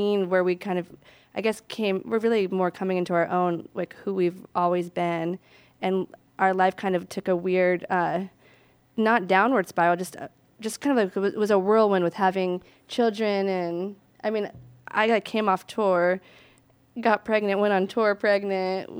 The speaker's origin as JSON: {"language": "English", "town": "Northridge", "region": "California", "country": "United States", "tie": "born or raised there", "also_born_or_lived": "Tarzana", "said": "Born in Northridge."}